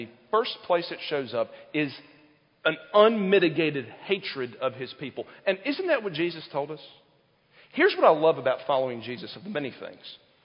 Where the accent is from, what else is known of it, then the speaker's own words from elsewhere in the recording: South Carolina, United States; I grew up in South Carolina, like everybody goes to church, right?